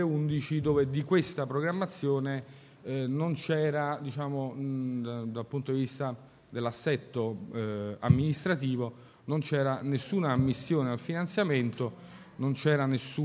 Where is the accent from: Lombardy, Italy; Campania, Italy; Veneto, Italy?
Campania, Italy; Naples; sono napoletano, quindi sono orgoglioso di appartenere alla mia città, di lavorare per la mia città.